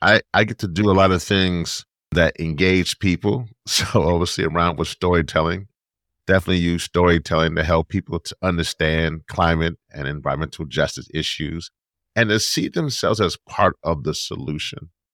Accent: Louisiana, United States; trying to particularly go into my home state of Louisiana and try to help Cancer Alley not be Cancer Alley anymore.

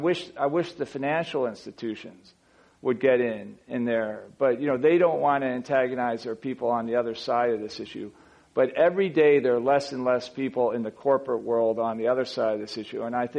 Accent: United States; I'm an American Fortune 250 CEO.

